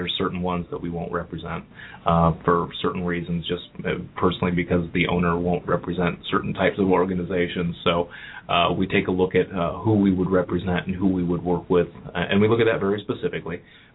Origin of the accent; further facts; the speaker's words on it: Cleveland, Ohio, United States; now in Cincinnati, United States; I'm originally from Cleveland, the rock and roll capital of the world.